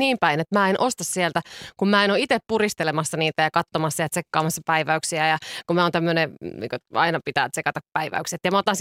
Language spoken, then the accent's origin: Finnish; Kerava, Uusimaa, Finland; Mä oon keravalaiset.